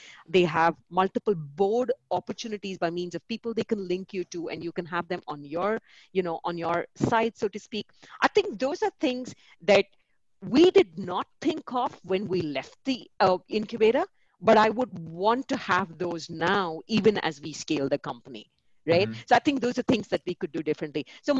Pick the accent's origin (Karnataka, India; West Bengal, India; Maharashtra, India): Karnataka, India; Bangalore; Bangalore, we believed, was the best space to be in, right? I mean, apart from that being my hometown and therefore a comfort right there.